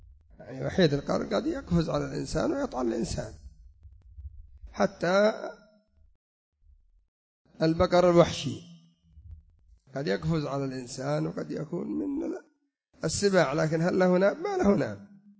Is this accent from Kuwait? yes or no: no; Yemen; العقب الذي يسمى عندنا في اليمن العقب هو أصلا نوع من الحياء الحمام واليمام